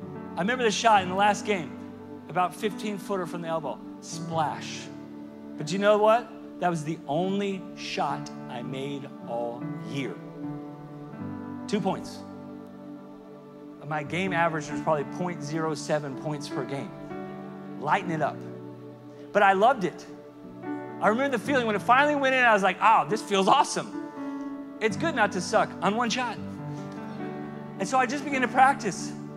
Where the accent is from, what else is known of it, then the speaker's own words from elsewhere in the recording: Sweden; English is a second language; now in United States; I was from Sweden, where the only thing that's a big deal is soccer and ice hockey and Swedish fish